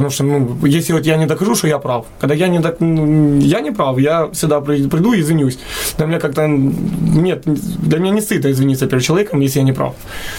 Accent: Donetsk, Donetsk Oblast, Ukraine; Люди не задумуються, там, з Донецька, там, з Луганської області, да, я сам дончанин.

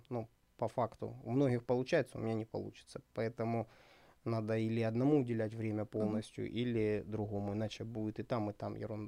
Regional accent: Sloviansk, Donetsk Oblast, Ukraine; я уроженец города Славянска

